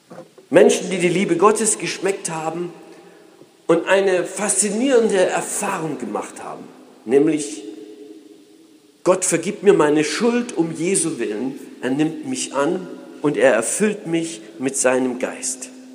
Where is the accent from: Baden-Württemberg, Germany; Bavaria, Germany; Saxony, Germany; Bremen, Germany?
Saxony, Germany; Ich bin ja im Osten Deutschlands aufgewachsen als ein Ossi aus Sachsen.